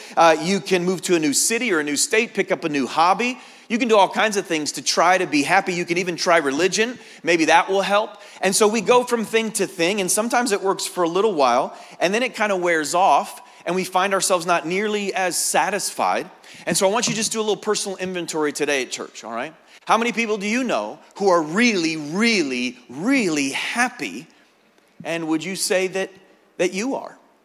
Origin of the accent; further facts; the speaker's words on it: New England, United States; Now, I'm still in the Northeast, even though I'm from New England and I'm not quite at home.